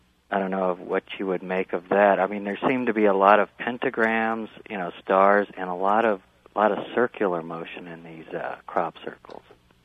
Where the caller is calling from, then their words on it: Denver, Colorado, United States; I'm calling from Denver, Colorado.